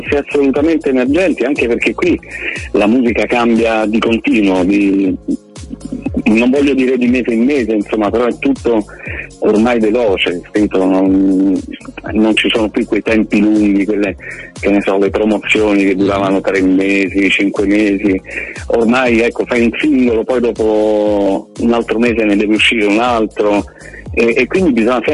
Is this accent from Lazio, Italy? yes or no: yes; Rome, Lazio, Italy; Io sì, sono di Roma, nato a Roma, cresciuto a Roma